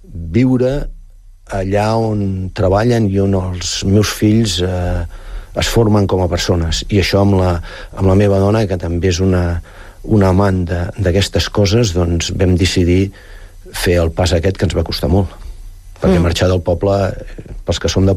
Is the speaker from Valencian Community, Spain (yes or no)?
no; Sant Vicenç de Castellet, Catalonia, Spain; born there; moved away as an adult; now in Sant Cugat, Spain; vaig néixer a Sant Vicenç el 58 i des dels 28 anys que ens vam ja començar a desplaçar per motius de feina i he viscut a Sant Cugat 35 anys.